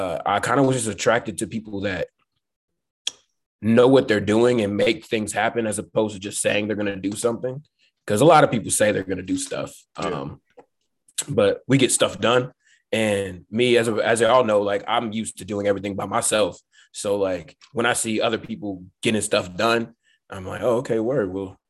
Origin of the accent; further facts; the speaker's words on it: Houston, Texas, United States; I'm not used to that. I'm from Houston.